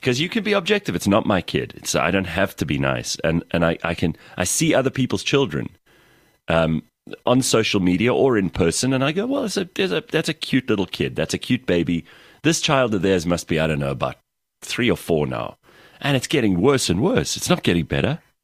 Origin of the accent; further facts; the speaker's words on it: South Africa; Because I just assumed, again, being a South African, I just assumed you said Afrikaans TikTok.